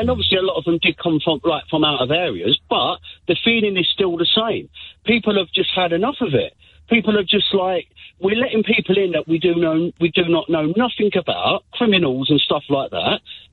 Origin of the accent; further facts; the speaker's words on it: East of England, United Kingdom; I'm from Essex, and I've got a young family as well.